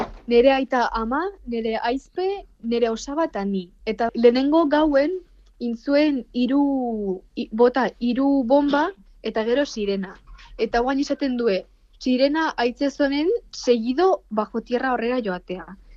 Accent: Ukraine; Basque is a second language; Nire herri, bueno, Ukrainian

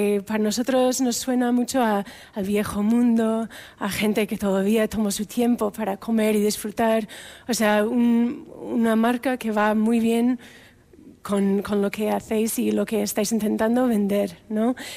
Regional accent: Alabama, United States; Spanish is a second language; now in Spain; soy de Alabama y mi andadura por aquí empezó en Pamplona de Erasmus.

